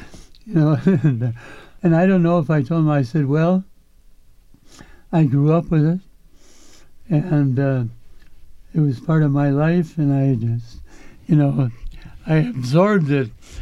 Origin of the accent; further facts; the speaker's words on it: Illinois, United States; I'm very grateful to having grown up in a small town in the Midwest. And I was born in Chicago, but I grew up in a lily-white town about 15 miles from the Loop in Chicago.